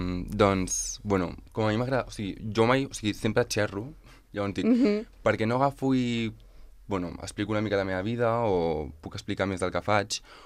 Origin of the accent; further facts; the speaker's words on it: Catalonia, Spain; jo soc del Penedès i vaig començar a fer teatre allà des de ben petit i... Clar, ser d'un poble molt petit